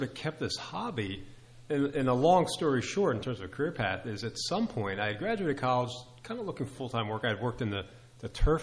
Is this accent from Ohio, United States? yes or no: no; New Jersey, United States; I'm embarrassed to admit I grew up in South Jersey, but I didn't know where Hunterdon County was.